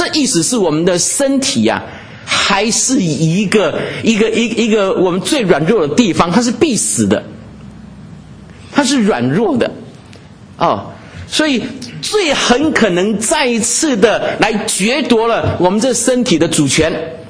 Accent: Taiwan; 我从台湾来，在台湾呢，这个有这个死刑

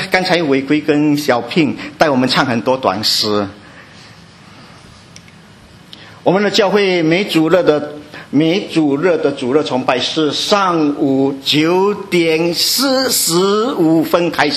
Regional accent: Singapore; 我不知道国内有没有讲做礼拜这个词。我们新加坡

